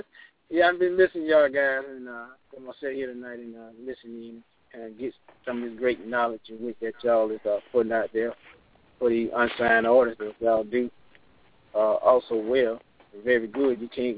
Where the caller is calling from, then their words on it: Shelby, Georgia, United States; I'm calling in from Shelby, Georgia.